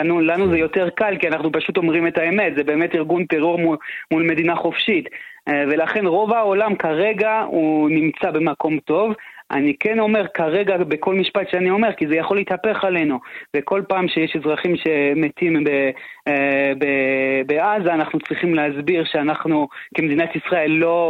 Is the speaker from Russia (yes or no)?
no; Canada; first language French; Hebrew is a second language; now in Israel; אני מקנדה במקור, דובר צרפתית ואנגלית ברמת שפת אם